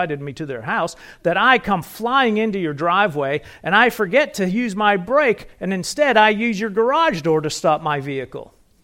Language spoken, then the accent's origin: English; Ohio, United States; So I grew up in Northern Ohio. Amy and I did. Every summer we would go to Cedar Point, the amazement park.